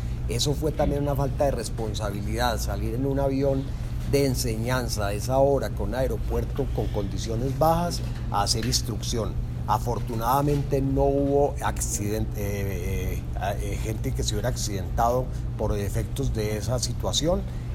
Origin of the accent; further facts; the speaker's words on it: Colombia; no solamente como ministro, sino también como colombiano, las muertes.